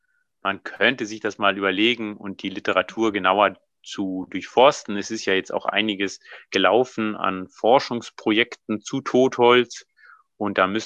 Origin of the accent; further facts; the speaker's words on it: Southern Germany, Germany; da hätte ich jetzt als Süddeutscher für manche Arten eine etwas andere Ansicht